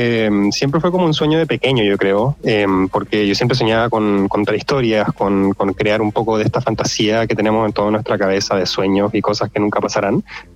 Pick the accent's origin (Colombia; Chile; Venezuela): Chile; Viña del Mar, Valparaíso; born there; also born or lived in Santiago; Sí, originalmente nací en Viña, pero luego obviamente viví por todos lados en Chile y finalmente en Santiago.